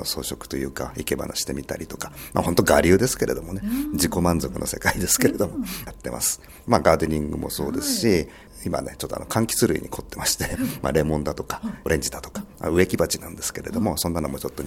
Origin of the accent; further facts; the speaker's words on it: Tokyo, Japan; now in Fujisawa, Japan; 実は私もともと出身は東京なものですから、でご縁があって藤沢市に移り住んできました。